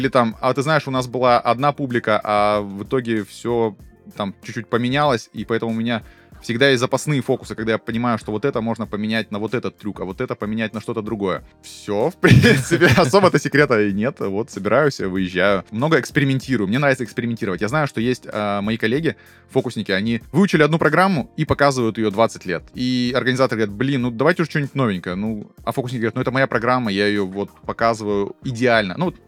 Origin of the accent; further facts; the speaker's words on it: Khabarovsk, Khabarovsk Krai, Russia; moved away as an adult; now in Krasnodar, Russia; Я вообще сам... из Хабаровска. То есть я родился в Хабаровске, жил в это время там. То есть сейчас я перебрался в Краснодар уже больше 10 лет.